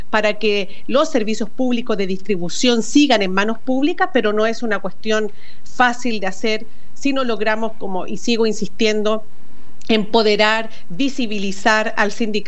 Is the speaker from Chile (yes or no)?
yes; Chile; soy chilena, vivo en Santiago, de profesión periodista, como tú.